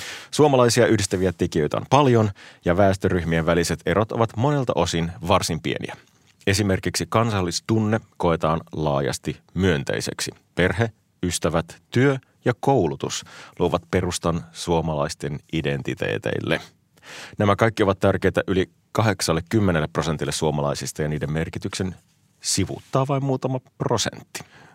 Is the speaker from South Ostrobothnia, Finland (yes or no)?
no; Oulu, North Ostrobothnia, Finland; born there; Minäkin olen syntynyt meren äärellä Oulussa. Mä oon aina asunut meren äärellä.